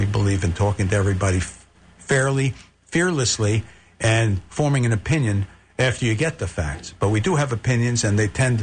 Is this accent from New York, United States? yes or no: yes; Queens, New York, United States; also born or lived in Bronx; I've been outnumbered since I was born in the Bronx and raised in Queens.